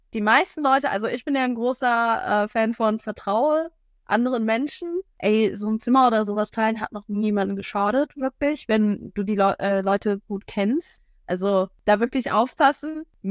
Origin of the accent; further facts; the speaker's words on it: North Rhine-Westphalia, Germany; Wie gesagt, ich komme aus dem Münsterland.